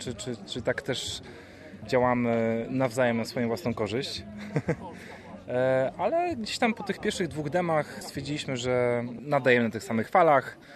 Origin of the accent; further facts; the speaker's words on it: Poznań, Greater Poland Voivodeship, Poland; now in Warsaw, Poland; jestem z Poznania. Mieszkam w Warszawie